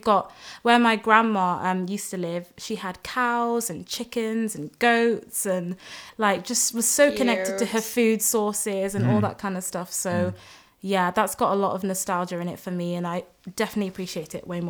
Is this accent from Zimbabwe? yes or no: yes; Zimbabwe; For me, so I was born in Zimbabwe, and me and my parents lived in the city, but a lot of my family lived in like the rural parts of Zimbabwe